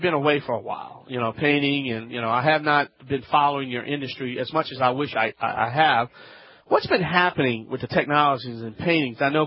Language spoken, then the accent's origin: English; Louisiana, United States; from the Bayou Land. Just remember, I was green before green was even cool.